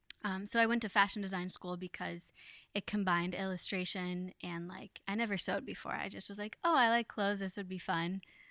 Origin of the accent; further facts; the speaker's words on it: Ohio, United States; So I like growing up in Ohio because it wasn't so busy.